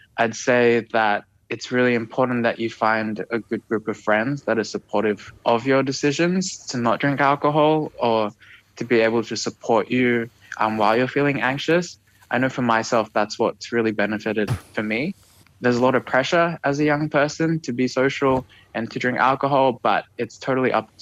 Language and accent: English; Australia; growing up in Australia